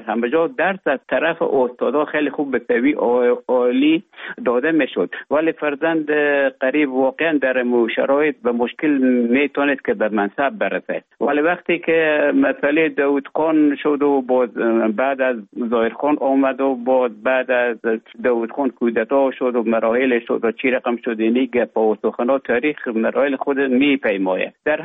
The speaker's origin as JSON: {"language": "Persian", "country": "Afghanistan", "also_born_or_lived": "Russia", "moved": "as an adult", "lives_now": "Finland", "said": "تا زمانی که ببخشن طالبو آمدن من در افغانستان بودم. بعد از ای که از افغانستان طالبو آمدن به اوج گذاره محکمه که مشکل بود و آمدم به طرف های روسیه و از روسیه آمدم به ایجه به فنلاند."}